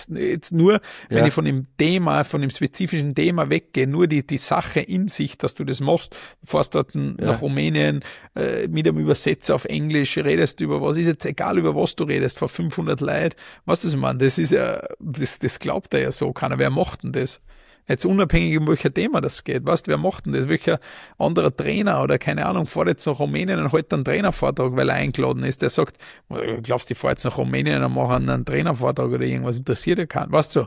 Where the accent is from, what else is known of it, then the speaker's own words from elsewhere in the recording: Austria; Ich sage, ja, bei uns in Österreich ist es nicht anders.